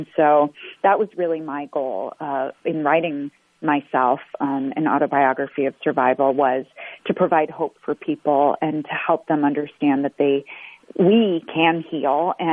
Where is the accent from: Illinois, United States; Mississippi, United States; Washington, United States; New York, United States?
Illinois, United States; Chicago; Well, I am born and raised in Chicago above my parents' bar. That should say enough.